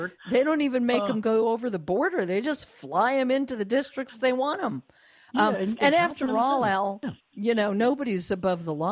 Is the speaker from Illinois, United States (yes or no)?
no; Colorado, United States; I'm from Colorado.